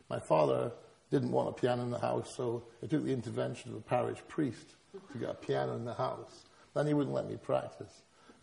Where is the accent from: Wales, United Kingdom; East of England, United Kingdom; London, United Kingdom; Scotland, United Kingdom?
Scotland, United Kingdom; well, I'm a Scottish pacifist.